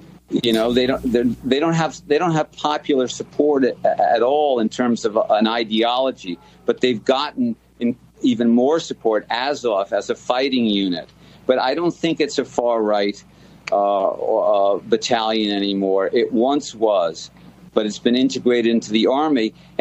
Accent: United States; As an American, I think the right thing is to help the Ukrainians.

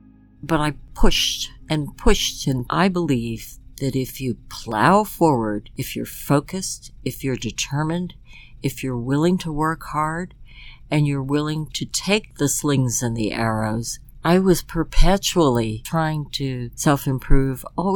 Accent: Washington, District of Columbia, United States; born there; my parents arrived in 1945, and I was born in 1946 in Washington, D.C. So I'm the only one who was born in the United States.

